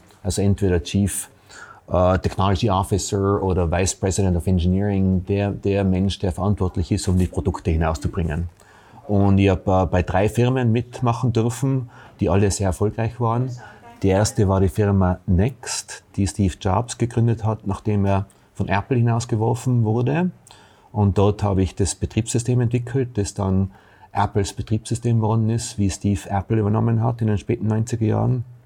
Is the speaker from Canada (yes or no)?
no; Tyrol, Austria; accent: Tyrolean; moved away as an adult; now in United States; Ich bin Tiroler, wie man hört, und bin 1986 ausgewandert in Silicon Valley.